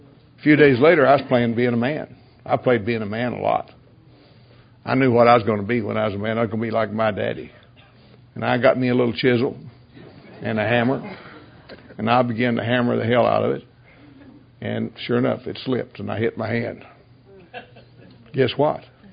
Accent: Texas, United States; I grew up right in West Texas. My mother and dad were God-fearing, hard-working, good people.

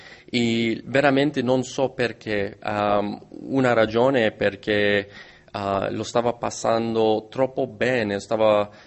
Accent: Washington, District of Columbia, United States; Italian is a second language; sono americano, ma parlo un po' di italiano.

